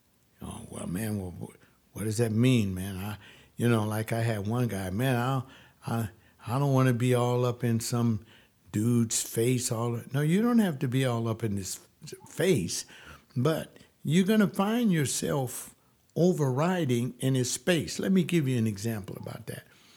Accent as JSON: {"language": "English", "town": "Los Angeles", "region": "California", "country": "United States", "said": "Why? Because I'm from Los Angeles. Why? Because I've seen him play in the sports arena"}